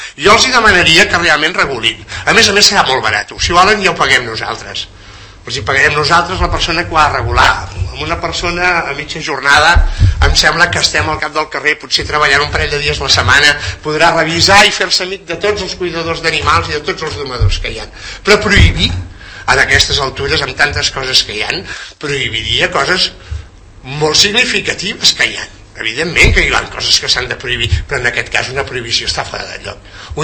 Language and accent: Catalan; Catalonia, Spain; nosaltres com a catalans